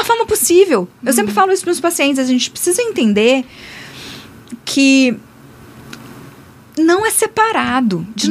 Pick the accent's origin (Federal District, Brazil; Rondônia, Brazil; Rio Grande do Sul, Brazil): Federal District, Brazil; Brasília; Mas aqui como brasiliense, a gente teve sempre o maior orgulho de falar do nosso céu.